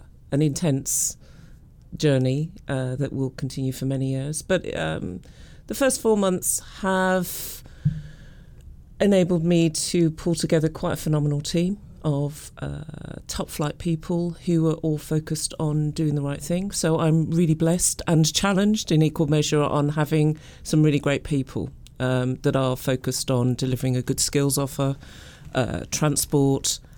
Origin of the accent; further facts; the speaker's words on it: Birmingham, West Midlands, United Kingdom; being a Brummie and looking at how the city and the region has changed over the past 25 years or so has been quite phenomenal and really, really exciting.